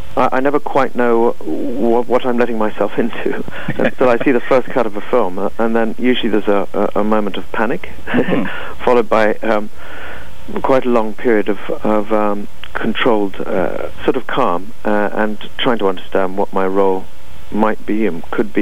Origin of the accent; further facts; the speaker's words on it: England, United Kingdom; as you can hear, I'm quite English